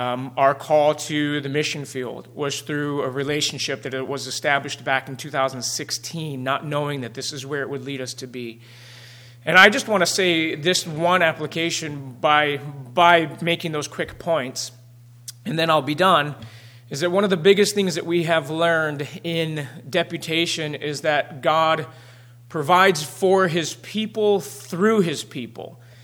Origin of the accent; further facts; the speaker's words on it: Arizona, United States; through the church that I grew up in Arizona.